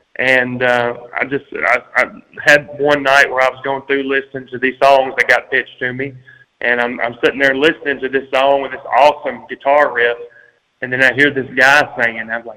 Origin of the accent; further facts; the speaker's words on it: Possum Trot, Tennessee, United States; I'm from Possum Trot, Tennessee. It's about an hour south of Nashville, Tennessee.